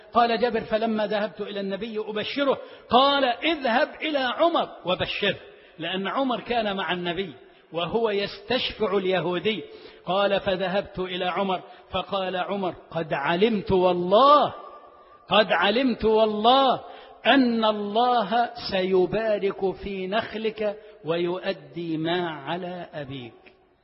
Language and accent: Arabic; Egypt; اجعل بلدنا مصر وسائر بلاد المسلمين أمنا أمانا سلما سلاما.